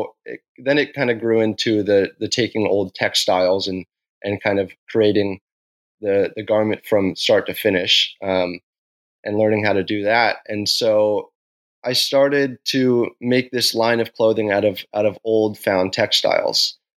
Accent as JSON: {"language": "English", "town": "San Diego", "region": "California", "country": "United States", "said": "I come from San Diego, and my everyday is based around surfing in the waves."}